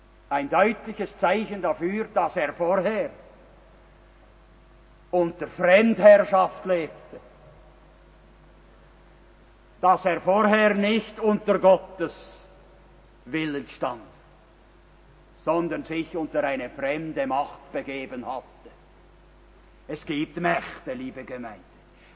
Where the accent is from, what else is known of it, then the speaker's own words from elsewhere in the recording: Bern, Switzerland; Damit sind wir Berner alle einverstanden.